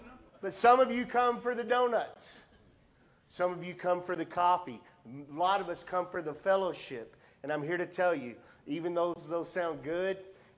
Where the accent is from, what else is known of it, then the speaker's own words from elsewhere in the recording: Lubbock, Texas, United States; I was born and raised in Lubbock, Texas. Never left.